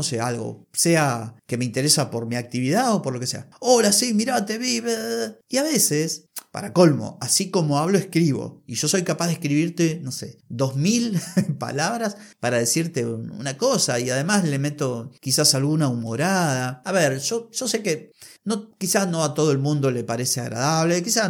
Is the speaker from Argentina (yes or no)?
yes; Argentina; Hablas como argentino. ¿Y qué quiere que hable como croata? Sí, soy argentino.